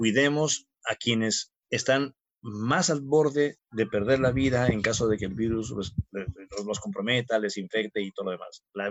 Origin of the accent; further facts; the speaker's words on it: Peru; querrámonos como peruanos